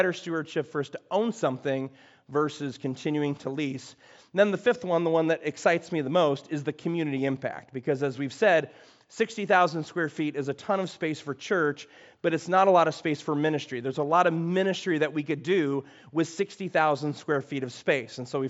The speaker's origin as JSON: {"language": "English", "town": "Chicago", "region": "Illinois", "country": "United States", "said": "I'm from Chicago, I'm from the Midwest, so I look at all the snow."}